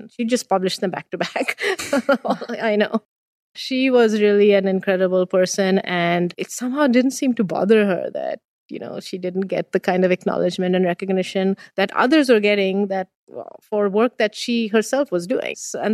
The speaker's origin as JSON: {"language": "English", "country": "India", "tie": "born or raised there", "said": "Being born and raised in India"}